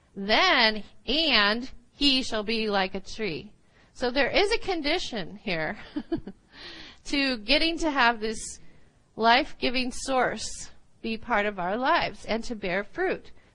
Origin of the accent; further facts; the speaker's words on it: Midwest, United States; because, you know, I grew up in the Midwest, and I loved oak trees.